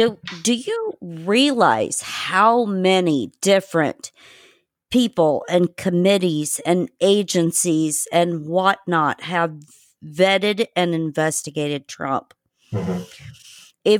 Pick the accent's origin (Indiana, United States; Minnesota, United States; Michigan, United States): Indiana, United States; I'm originally from Indiana, so Pete Buttigieg, I could write you a book on him right now.